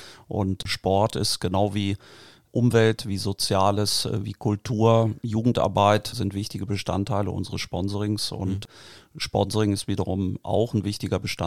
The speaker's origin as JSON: {"language": "German", "town": "Barsinghausen", "region": "Lower Saxony", "country": "Germany", "tie": "born or raised there", "said": "Ich bin in Barsinghausen aufgewachsen und wohne da auch jetzt."}